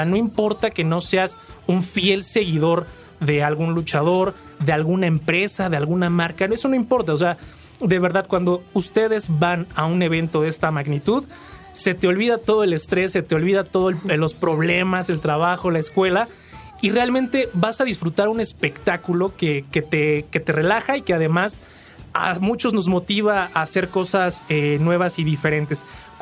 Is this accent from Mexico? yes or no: yes; Mexico City, Mexico; creo que esto es un sello importante que nos identifica como chilangos y la gente que está orgullosa de vivir en esta ciudad.